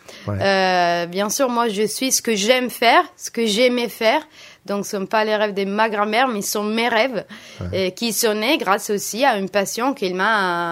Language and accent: French; Castellamonte, Piedmont, Italy; moi, j'ai grandi, je suis née en Provence de Turin, donc pas vraiment à la montagne, mais vraiment à côté. Donc, ça veut dire que quand j'ouvre mes fenêtres, je vois les montagnes.